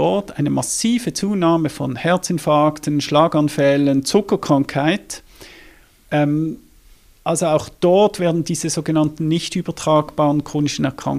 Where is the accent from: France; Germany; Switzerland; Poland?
Switzerland; Basel, Basel-Stadt; Und ich bin selbst aus Basel.